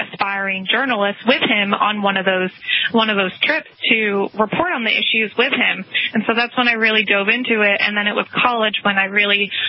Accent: Connecticut, United States; I grew up in Connecticut in my own little bubble. I went to a liberal arts college in Pennsylvania, also in a little bubble.

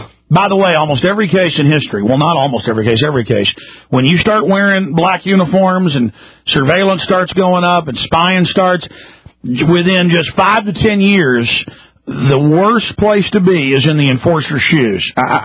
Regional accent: Dallas, Texas, United States; I mean, the way I grew up in Dallas, this evil that was going on around me

